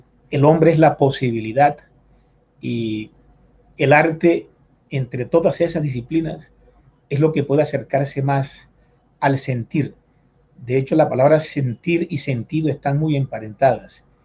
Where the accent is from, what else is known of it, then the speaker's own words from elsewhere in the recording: San Juan del Cesar, La Guajira, Colombia; En el año 74, en mi pueblo San Juan del Cesar, hubo una sonada